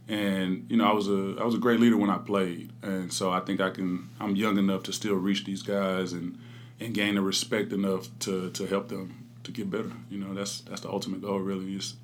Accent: Dallas, Texas, United States; the first game that I was on the roster officially was when we played in Dallas, and that's my hometown.

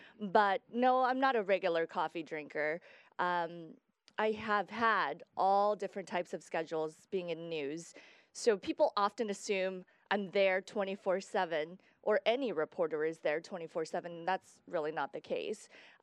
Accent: Guatemala; growing up in Guatemala, you know, pageantry was very big because it is part of the Latino culture. So I grew up watching Miss Universe, watching local pageants even there. And my parents are traditional Chinese people.

